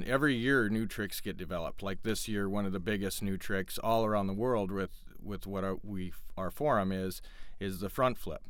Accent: Mankato, Minnesota, United States; moved away as an adult; Yeah, I originally grew up in the Mankato area, just south of Minneapolis there.

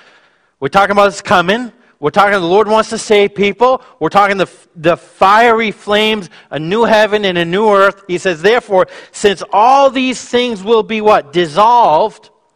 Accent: Maine, United States; I grew up in Maine. I used to boil my own maple syrup.

